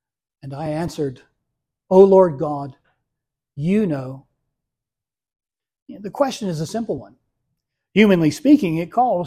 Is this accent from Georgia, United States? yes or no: yes; Georgia, United States; like I used to hear as a child growing up in Georgia, these bones are graveyard dead.